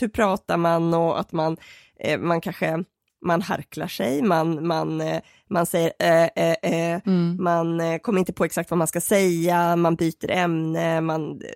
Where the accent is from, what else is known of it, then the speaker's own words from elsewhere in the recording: Örkelljunga, Skåne, Sweden; Jag växte upp i Örkelljunga, så vi gick i skolan i Klippan och det är ju inget sådär metropol direkt.